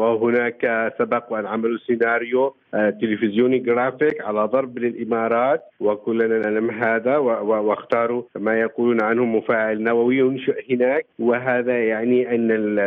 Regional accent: Yemen; لأن هؤلاء لن يتعايشوا ولن نتعايش معهم سواء كيمنيين أو كجيران أشقاء في المنطقة

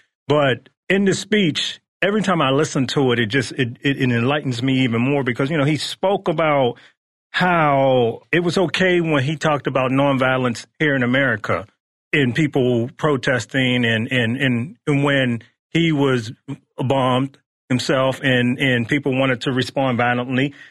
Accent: Pittsburgh, Pennsylvania, United States; And a good friend of mine up in Pittsburgh, my hometown, we were talking about

